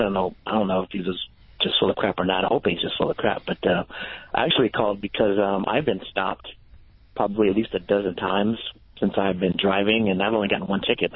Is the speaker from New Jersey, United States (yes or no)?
no; Dublin, California, United States; I grew up in Dublin, California, which is one of the whitest cities probably in the country. And I'm a dark black man.